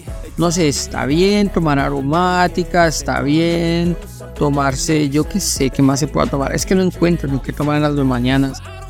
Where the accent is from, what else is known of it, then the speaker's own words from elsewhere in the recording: Colombia; los colombianos se supone que todos deberíamos de hablar paisa, pero pues no, hombre, no somos todos paisas, tenemos diferentes acentos.